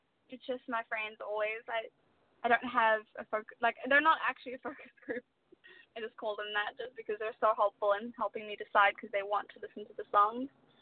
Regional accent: Elliot, Eastern Cape, South Africa; that whole song is all about me growing up in Elliot in South Africa.

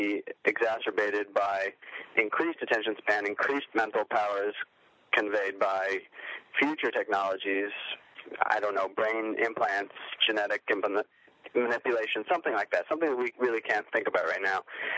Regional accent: California, United States; also born or lived in New York / Iowa; Okay. I'm from California. My book takes place in California and Europe and a few other places briefly. And I was educated in New York and Iowa. My childhood's a big part of the book. So I grew up in Marin County.

